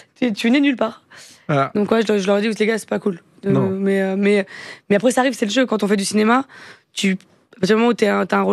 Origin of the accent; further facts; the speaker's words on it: Vitry-sur-Seine, Île-de-France, France; also born or lived in Paris; Non, je suis né à Paris 4e, mais j'ai grandi. À un an, j'étais à Vitry.